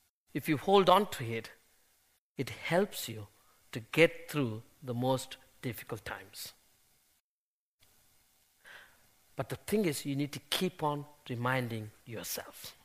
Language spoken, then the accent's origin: English; India; when I was growing up in India. You know, I wasn't a rich family when I was a young boy.